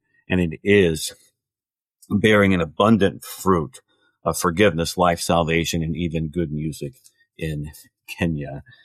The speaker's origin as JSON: {"language": "English", "region": "Indiana", "country": "United States", "said": "I'm from Indiana, so I know my corn and my soybeans, but I've never actually seen tea fields."}